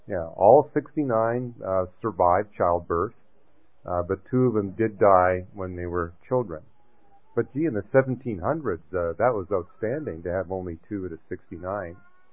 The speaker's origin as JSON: {"language": "English", "country": "Canada", "said": "I'm from Canada, and you compare Canada to the United States."}